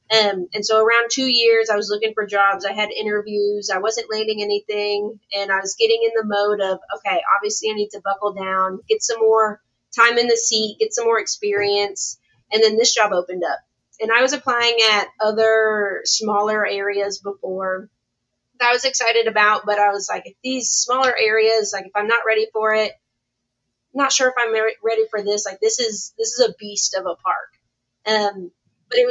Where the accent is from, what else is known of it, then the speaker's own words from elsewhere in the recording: Texas, United States; I'm from Texas, but I'm not from the Hill Country.